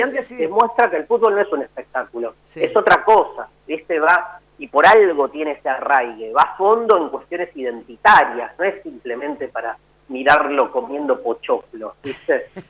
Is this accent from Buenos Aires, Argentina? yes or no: yes; Buenos Aires, Argentina; yo soy un porteño que se enamoró de Estudiantes con el campeonato de 1982. Yo en ese momento era hincha de Atlanta.